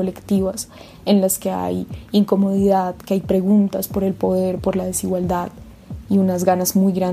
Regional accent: Bogotá, Colombia; de Bogotá

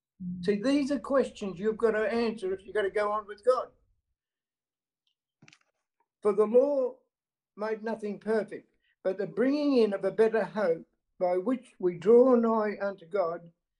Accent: Western Australia, Australia; from Western Australia. I'm still in Western Australia.

